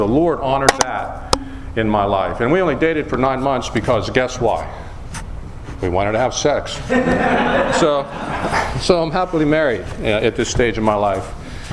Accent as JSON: {"language": "English", "town": "Houston", "region": "Texas", "country": "United States", "said": "And I said, I'm from Houston."}